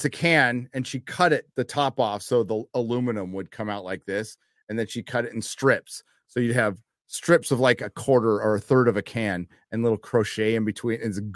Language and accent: English; San Diego, California, United States; And the Padres and I were born the same year. And I'm from San Diego. And it's the only team that's still in San Diego.